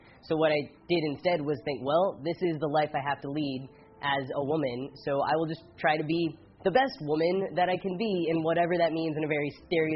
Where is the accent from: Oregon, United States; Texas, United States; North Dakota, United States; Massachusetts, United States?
Texas, United States; I hardly had any gay or queer role models growing up in Texas in the 90s.